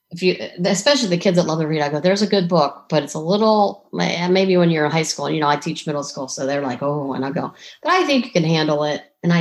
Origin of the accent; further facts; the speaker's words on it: Ohio, United States; I'm a sports fan and I'm from Ohio, so I like all the Cleveland teams.